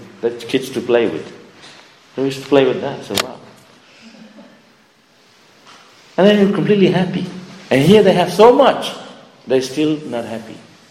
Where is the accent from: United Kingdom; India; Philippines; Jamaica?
India; I grew up in India. I didn't have any running train in a room.